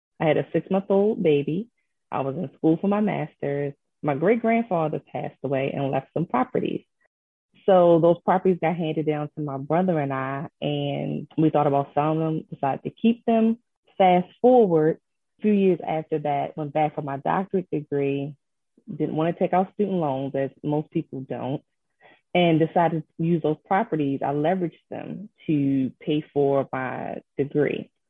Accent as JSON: {"language": "English", "town": "Baltimore", "region": "Maryland", "country": "United States", "tie": "born or raised there", "said": "I am a Baltimore native, so I'm from the Baltimore area."}